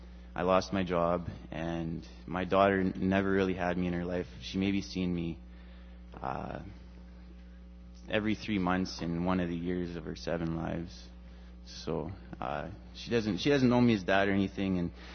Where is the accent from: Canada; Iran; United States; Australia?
Canada; Swan River, Manitoba; Well, I'm not from Bermuda. I'm from Swan River.